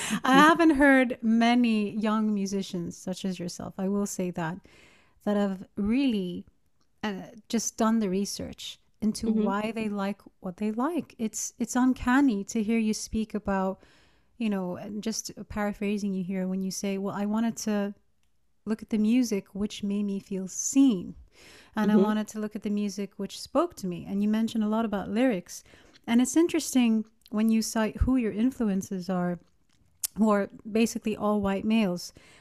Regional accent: Greece; also born or lived in London / Scotland; my background is also multicultural. I'm Canadian, Lebanese, Palestinian, born and raised in Greece, lived in London, Scotland.

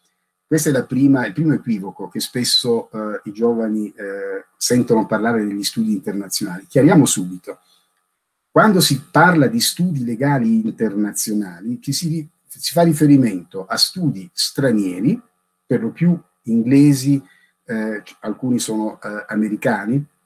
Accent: Bari, Apulia, Italy; moved away; io vivo fuori Bari da ormai 30-40 anni, ma sono barese

